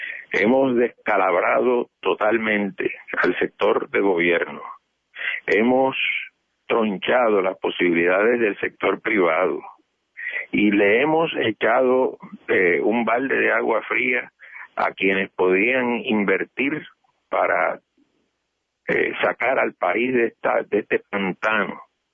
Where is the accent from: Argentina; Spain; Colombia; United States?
United States; New York; born there; Yo nací en Nueva York.